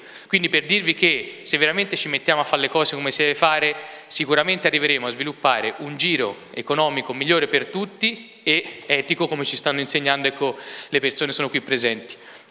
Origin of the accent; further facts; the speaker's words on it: Tuscany, Italy; born there; io c'ho babbo fiorentino, però sono nato in Casentino.